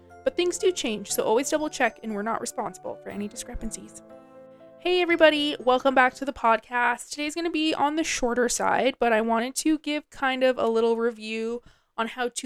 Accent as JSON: {"language": "English", "country": "Canada", "said": "So I'm from Canada. I live in Calgary."}